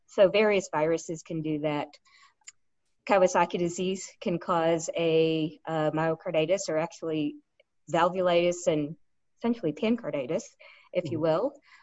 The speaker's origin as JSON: {"language": "English", "region": "Connecticut", "country": "United States", "tie": "born or raised there", "lives_now": "Utah, United States", "said": "I grew up in Connecticut, and then I did my undergraduate schooling in New Hampshire, and then medical school in Connecticut again, residency in Connecticut, then came out to Utah for cardiology fellowship."}